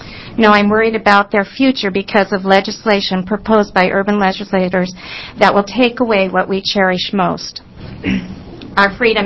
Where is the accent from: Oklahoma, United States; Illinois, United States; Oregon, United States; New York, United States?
Oregon, United States; North Powder; I'm from North Powder, Oregon, on the east side of the state.